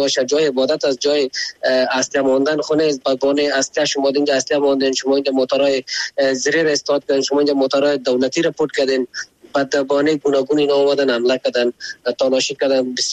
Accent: Afghanistan; ما خو افغان هستیم

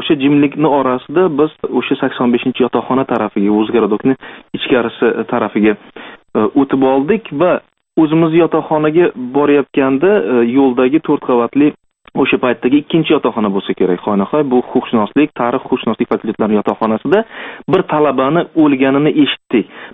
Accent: Namangan, Namangan Region, Uzbekistan; Sen qayerdansan? Men Namangandanman.

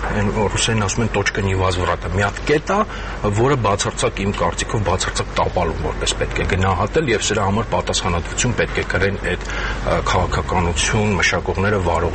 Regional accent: Yerevan, Armenia; ինձ որպես երևանցի դա ռեալ հուզող խնդիր է։

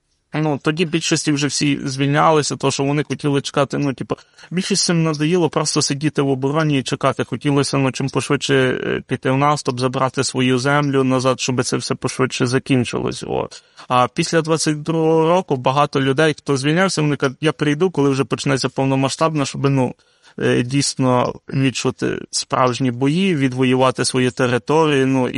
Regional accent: Lviv, Lviv Oblast, Ukraine; тому що я з Львова

